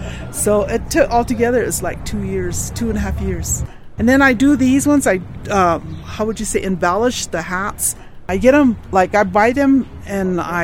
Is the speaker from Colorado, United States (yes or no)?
yes; Alamosa, Colorado, United States; I'm from here in Alamosa.